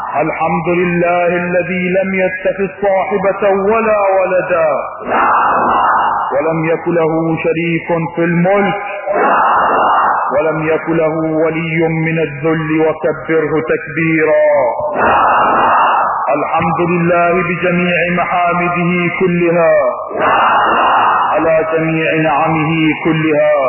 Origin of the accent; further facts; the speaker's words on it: Iraq; فانا كعراقي انتمي الى جنوبه والى شماله على حد سواء وانا كعراقي انتمي الى كل اديانه على حد سواء.